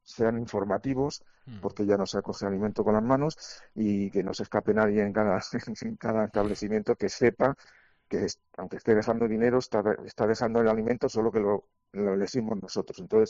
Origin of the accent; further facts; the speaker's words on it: Community of Madrid, Spain; now in Villaviciosa de Odón, Spain; Somos de Madrid, en concreto yo vivo en Villaviciosa de Odón.